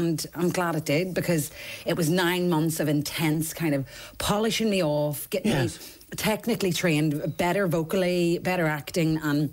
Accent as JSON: {"language": "English", "region": "Northern Ireland", "country": "United Kingdom", "tie": "born or raised there", "said": "Absolutely, Marty. And, you know, coming from the background that we did, there was so much money that was pumped into arts because of the troubles that was happening around kids at the time."}